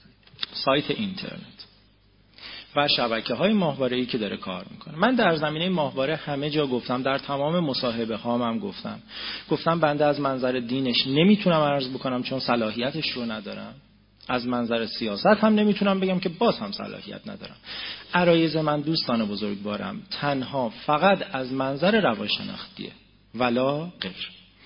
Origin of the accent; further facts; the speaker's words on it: Iran; بنده به عنوان یک ایرانی مسلمان